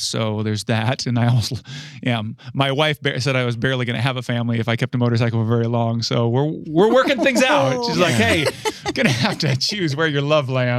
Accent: Ohio, United States; I came from Ohio.

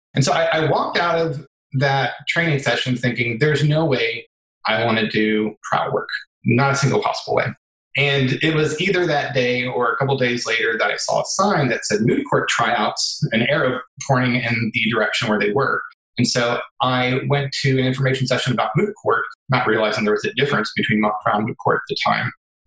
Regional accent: Round Rock, Texas, United States; also born or lived in Austin; I was born in Austin, raised in Round Rock. I moved to San Antonio for college. I went to Trinity University

